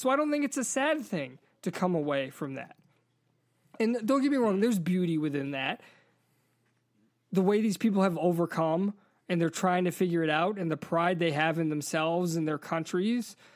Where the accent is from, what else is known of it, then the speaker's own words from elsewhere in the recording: United States; born there; It's just that I was born in America and I came back to America, and I can't escape that sort of point of view.